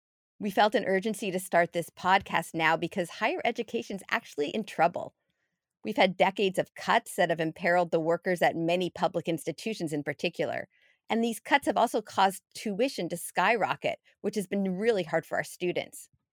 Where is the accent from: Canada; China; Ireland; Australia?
Canada; moved away as an adult; now in United States; I grew up in Canada and I came to the United States to go to college in 1990.